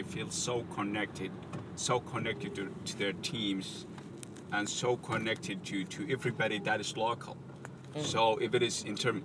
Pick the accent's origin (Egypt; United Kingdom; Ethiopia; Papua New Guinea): Ethiopia; English is a second language; moved away as an adult; now in United States; I came here 2.5 years ago. So I'm from Ethiopia originally, and then I grew up with soccer.